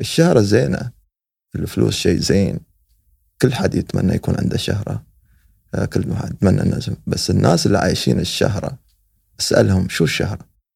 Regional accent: United Arab Emirates; هالشيء موجود عندنا في الإمارات

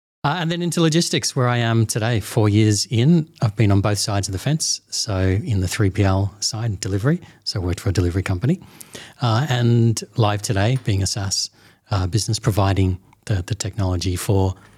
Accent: Australia; moved away; I'm an Aussie, so I'm going to try and speak sensibly. I should have started off with g'day, just to get all rolling. I've been in the region 17 years, moved from Australia 2008.

